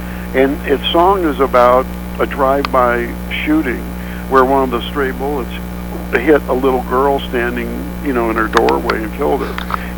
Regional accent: St. Louis, Missouri, United States; And I'm originally from St. Louis, so the band is really rooted in the Midwest.

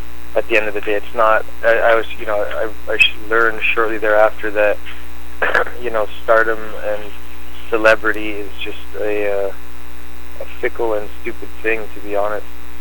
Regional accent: Canada; I'm from Canada, and I just finished, like, a world tour

